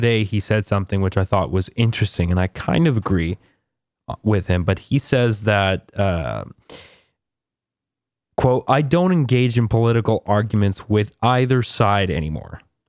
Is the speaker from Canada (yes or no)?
yes; Canada; We're Canadian here, but I just want to say, this happens here in Canada too.